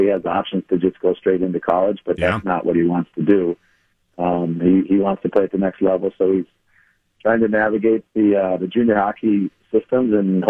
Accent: Minneapolis, Minnesota, United States; I still like to consider myself from Minneapolis, and I grew up in Minneapolis

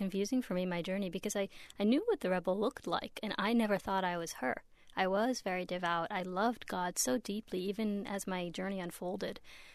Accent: Pittsburgh, Pennsylvania, United States; but I grew up in Pittsburgh, and so I was actually surrounded by a lot of more modern Orthodox folks

